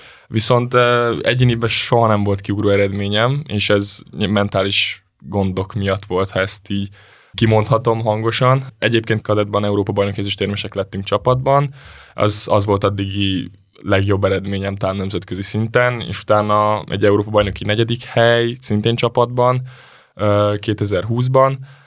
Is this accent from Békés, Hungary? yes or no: yes; Gyula, Békés, Hungary; also born or lived in Kecskemét; Kecskeméten születtem, majd Gyulára költöztem a családommal, ott éltem igazából a középiskolai meg általános iskolai éveimet